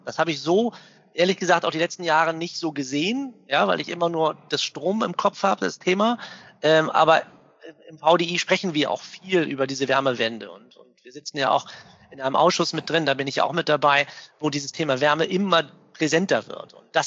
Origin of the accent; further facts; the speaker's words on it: Hamburg, Germany; Also wir kommen hier aus der Ecke. Ich habe lange im Ausland gelebt und als wir die Firma gründen wollten, war irgendwie klar, wir machen das in Hamburg.